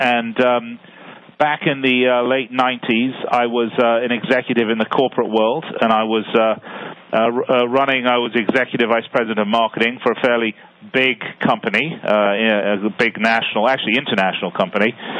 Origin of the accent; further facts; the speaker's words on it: London, United Kingdom; I was born and raised in London